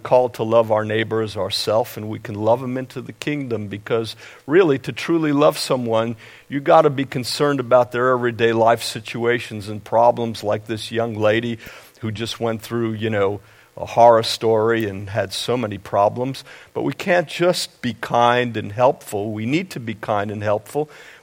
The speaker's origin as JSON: {"language": "English", "town": "Brooklyn", "region": "New York", "country": "United States", "tie": "born or raised there", "also_born_or_lived": "Syracuse", "said": "I grew up in Brooklyn, New York. And I lived in the greater Syracuse area."}